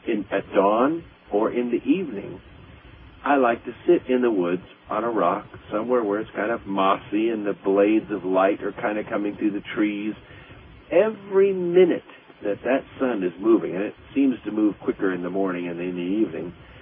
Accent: Los Angeles, California, United States; born there; Even though I was born in Los Angeles, I've traveled the world and I can live, I guess, where I want to live.

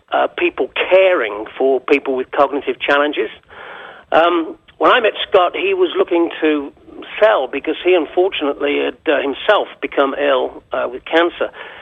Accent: England, United Kingdom; moved away as an adult; I'm English. I moved here in 2004.

